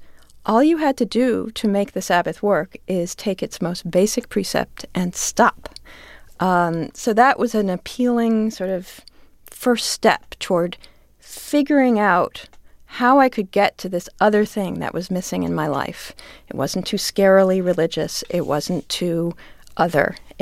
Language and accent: English; United States; Well, I'm an American in the 21st century, and I don't like being told what